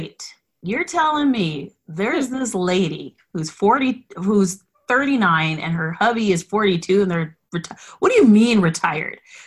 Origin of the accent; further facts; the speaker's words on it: Boulder, Colorado, United States; I grew up in Boulder. Don't judge me.